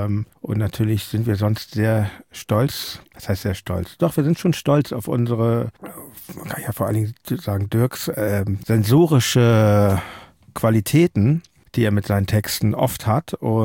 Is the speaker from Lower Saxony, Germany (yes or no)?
no; Hamburg, Germany; Ich komme aus Hamburg, ich erinnere mich an den Jugoslawienkrieg